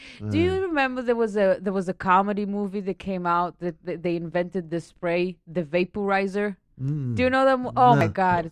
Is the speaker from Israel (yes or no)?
yes; Israel; I'm from Israel